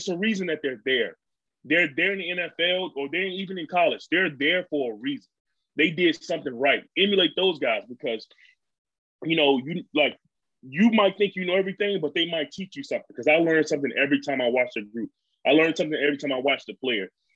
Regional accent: Alabama, United States; because, like, growing up in Alabama, the only place you have is the only thing that people, like, show off and broadcast is Alabama State, Alabama A&M, or UAB.

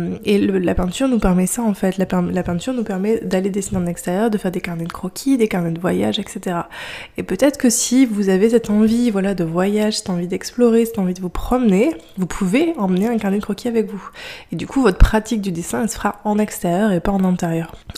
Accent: France; je viens juste de rentrer de Thaïlande. Donc là, je suis actuellement en France, dans la maison de famille, dans la maison d'enfance.

